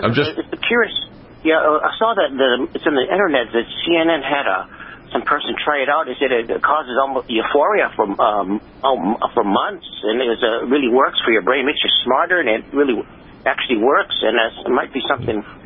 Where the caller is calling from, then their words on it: Pearl City, Hawaii, United States; In Pearl City.